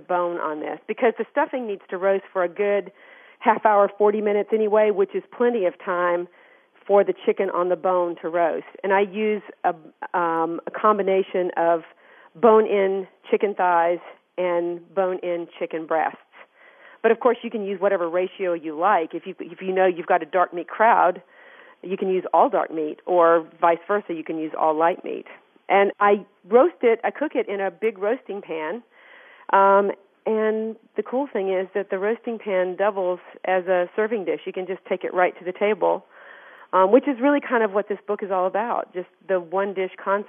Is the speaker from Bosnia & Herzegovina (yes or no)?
no; the South, United States; She, of course, I grew up in the South, and she used a cornbread dressing.